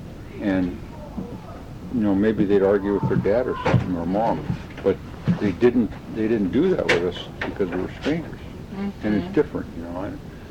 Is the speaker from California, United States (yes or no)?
no; Kodiak, Alaska, United States; It reminded me of the years when I was growing up in Kodiak before I was married or anything.